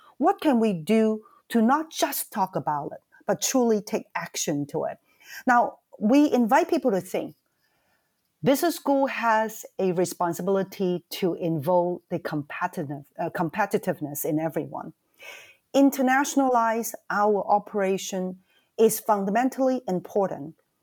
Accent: Hong Kong; moved away; I was an international student, right? I grew up in Hong Kong.

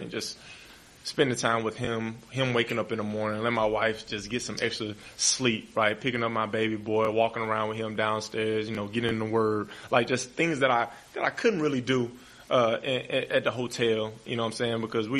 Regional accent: Alabama, United States; Like, I'm a kid from Alabama.

